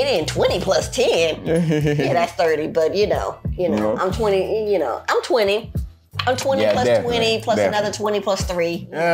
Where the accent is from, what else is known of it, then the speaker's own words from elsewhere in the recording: Bronx, New York, United States; now in Atlanta, United States; Oh, I'm from the Bronx. You move down here to Atlanta.